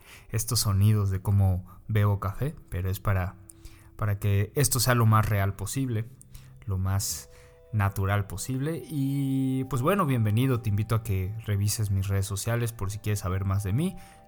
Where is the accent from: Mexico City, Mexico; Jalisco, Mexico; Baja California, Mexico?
Mexico City, Mexico; soy saxofonista de la Ciudad de México